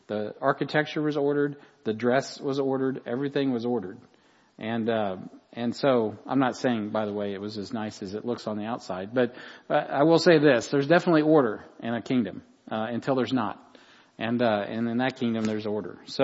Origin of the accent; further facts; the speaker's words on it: United States; it was for me as an American being brought up and being really a big proponent of Republican form of government